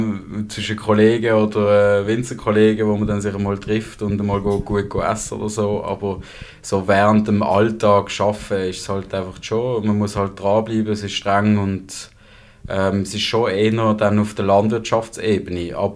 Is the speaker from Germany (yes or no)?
no; Neuchâtel, Switzerland; also in Neuchâtel, wo ich aufgewachsen bin.